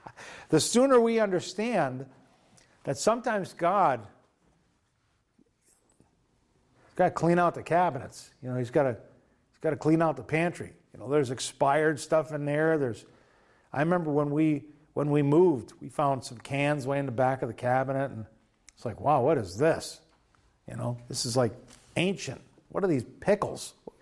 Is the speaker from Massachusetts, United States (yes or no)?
yes; Springfield, Massachusetts, United States; moved away; he had to pull me out of my hometown, because I can guarantee you that if I stayed in Springfield, Mass., Agawam, I would not be, probably not be following the Lord